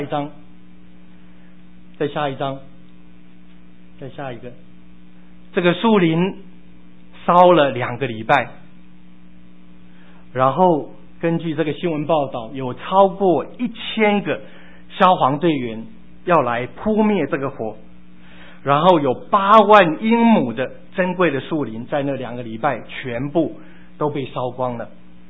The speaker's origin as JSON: {"language": "Chinese", "country": "China", "said": "在我们中国人里面，我们也有一句这样子的话"}